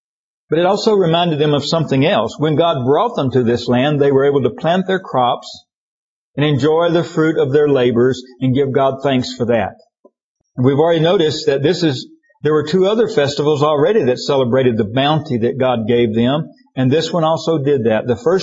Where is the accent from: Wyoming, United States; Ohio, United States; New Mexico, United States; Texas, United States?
Texas, United States; Where I grew up in East Texas, we called them brush arbors